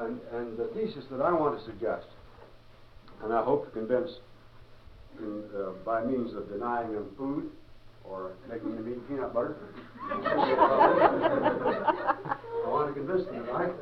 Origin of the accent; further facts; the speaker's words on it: Oregon, United States; And since I come originally from Oregon, I can speak to this with authority.